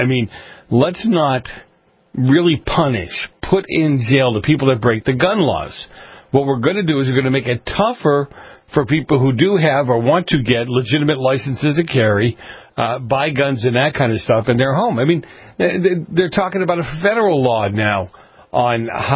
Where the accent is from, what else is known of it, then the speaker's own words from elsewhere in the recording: Boston, Massachusetts, United States; At some point in time in the area that I grew up in Boston, you're right.